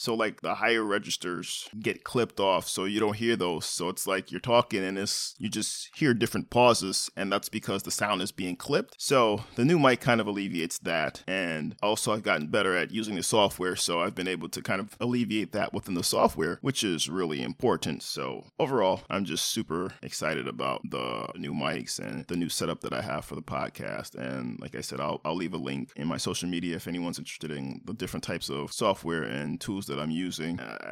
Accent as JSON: {"language": "English", "town": "Bronx", "region": "New York", "country": "United States", "tie": "born or raised there", "said": "And I grew up in the Fordham area of the Bronx, and if you're familiar with that area along Fordham Road, there used to be a record store called Record Explosion"}